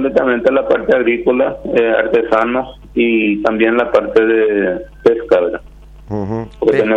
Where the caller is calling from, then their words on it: San Miguel, Misiones, Paraguay; Buen día, yo soy del intendente de San Miguel Misiones.